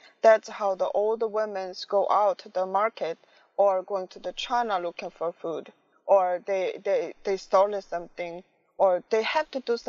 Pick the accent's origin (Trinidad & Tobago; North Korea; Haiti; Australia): North Korea; English is a second language; now in United States; A lot of Americans, when I say I come from North Korea, they was surprised.